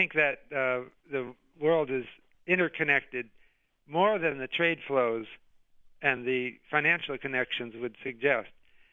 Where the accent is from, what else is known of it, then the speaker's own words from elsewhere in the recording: Detroit, Michigan, United States; I grew up in Detroit, by the way. I'm rooting for Detroit.